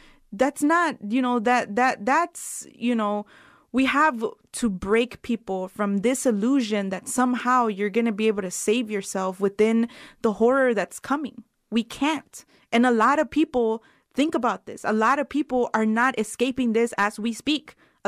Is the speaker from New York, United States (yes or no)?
no; Los Angeles, California, United States; just to take Los Angeles, for example, where I grew up in South Central Los Angeles